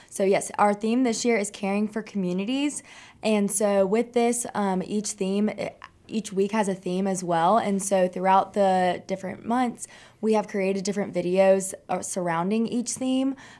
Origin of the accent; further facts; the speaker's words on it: Birmingham, Alabama, United States; I'm also from Birmingham.